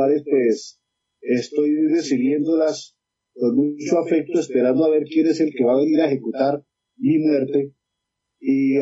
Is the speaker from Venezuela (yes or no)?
no; Colombia; Para mí, como colombiano, es vergonzoso tener un gobierno tan incapaz de dirigir mi país.